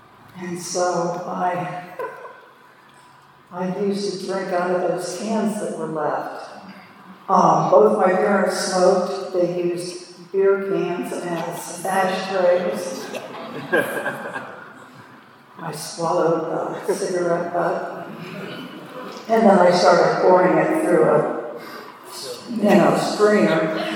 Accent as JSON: {"language": "English", "town": "Columbus", "region": "Ohio", "country": "United States", "tie": "born there", "said": "I was born in Columbus, Ohio. I did all my drinking up there, too. I knew every alley there was."}